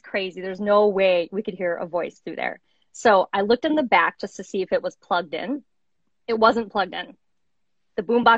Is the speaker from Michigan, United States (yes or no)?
no; Wisconsin, United States; I'm originally from Wisconsin. So the last lady, I'm like, oh yeah, I know that voice.